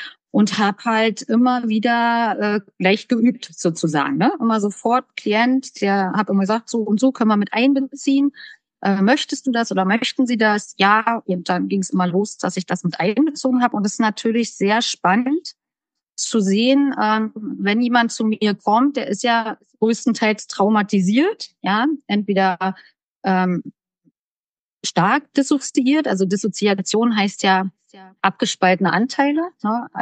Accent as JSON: {"language": "German", "town": "Strausberg", "region": "Brandenburg", "country": "Germany", "said": "Ich komme aus Strausberg. Das ist eine Kleinstadt bei Berlin, also ist noch S-Bahn hier. Man kann sozusagen hier aus Berlin direkt halten vor der Haustür. Aber es ist Brandenburg."}